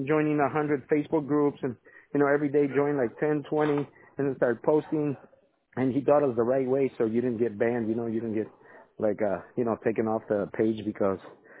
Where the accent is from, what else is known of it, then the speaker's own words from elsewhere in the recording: Ecuador; now in United States; I grew up over there. I grew up in Ecuador.